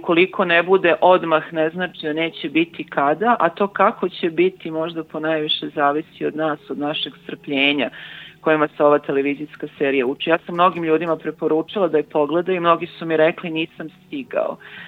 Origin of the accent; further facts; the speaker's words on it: Knin, Šibenik-Knin County, Croatia; moved away; Ja sam poreklom iz Knina. Izbegla sam kao što su izbegli i mnogi drugi ljudi, ne samo naravno iz tih krajeva, nego iz drugih srpskih krajeva. I dugo nisam bila u Kninu.